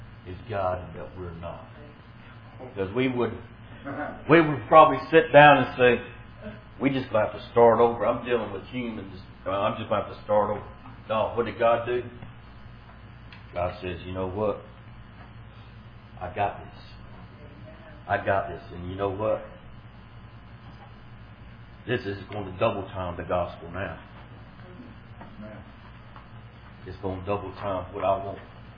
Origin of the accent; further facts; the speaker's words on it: the South, United States; remember I'm from the South, and anything beyond three syllables or two syllables is hard for me, okay?